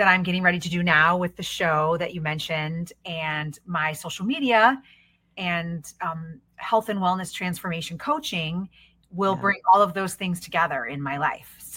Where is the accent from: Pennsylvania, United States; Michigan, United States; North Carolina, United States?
Michigan, United States; Detroit; now in Chicago, United States; I actually hail from the Detroit area of Michigan. I grew up outside of Detroit, and I now live in Chicago.